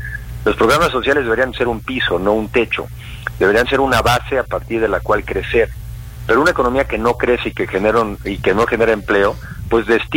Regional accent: Mexico; Yo lo que estoy sobre todo es trabajando porque tengamos una alternativa como mexicanos

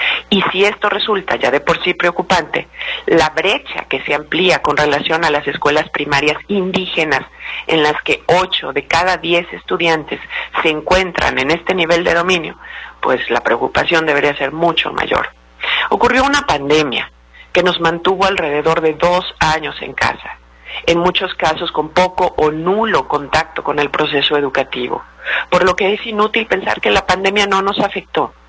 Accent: Mexico; lo cual debería preocuparnos a todos los ciudadanos como mexicanos

